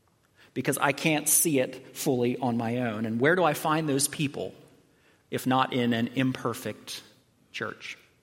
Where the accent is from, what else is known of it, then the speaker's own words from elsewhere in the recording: United States; I mean, I'm an American. You know, we pull ourselves up by our bootstraps.